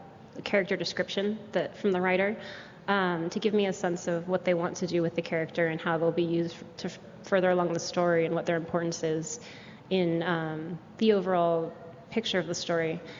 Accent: California, United States; I'm from California. I'm from the Tongva tribe.

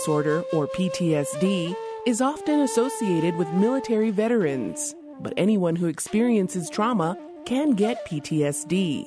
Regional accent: Isleta Pueblo, New Mexico, United States; from Misleta Pueblo

